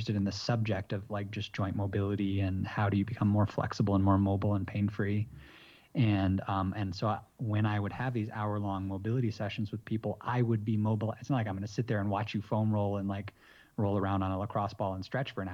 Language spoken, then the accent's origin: English; United States; now in Bogota, Colombia; I'm obviously from the United States, and so I've got my eye on it